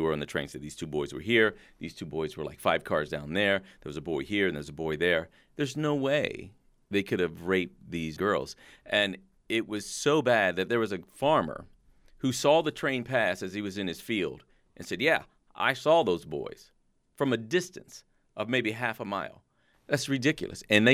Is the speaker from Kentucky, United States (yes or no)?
yes; Kentucky, United States; Now, I grew up in Kentucky, so Southern people weren't so hard for me to create because I grew up around the farmers and, you know, the Southern boys, the good old boys.